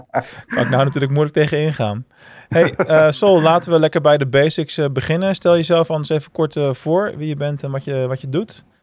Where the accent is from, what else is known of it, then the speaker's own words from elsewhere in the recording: Rotterdam, South Holland, Netherlands; Je praat nu wel met een diehard Rotterdammer trouwens, dat je het even weet.